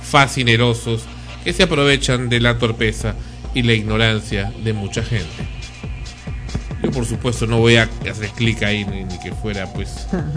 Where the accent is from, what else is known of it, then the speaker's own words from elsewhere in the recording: Peru; especialmente a todos quienes somos peruanos.